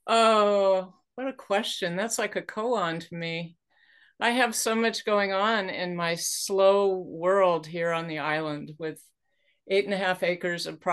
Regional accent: Edmonds, Washington, United States; also born or lived in Seattle; I grew up here in the Northwest. I was born in Seattle, grew up in Edmonds, Washington, which is about 15 miles north of Seattle.

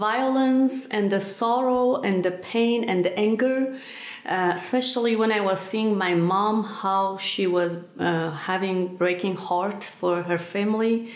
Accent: Sanandaj, Kurdistan, Iran; English is a second language; I was born in a family in Sanandaj, Kurdistan, the part of Iran. And so I was Muslim, Sunni Muslim.

